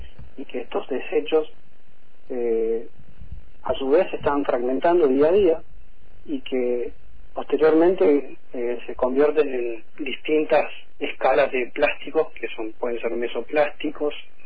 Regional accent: General Roca, Río Negro, Argentina; Y sí, yo soy acá de General Roca y trabajo acá.

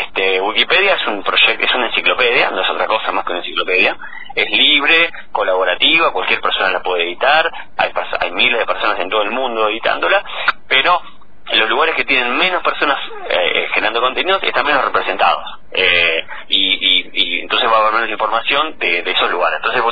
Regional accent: La Plata, Buenos Aires Province, Argentina; después me volví a mi ciudad. Yo soy platense

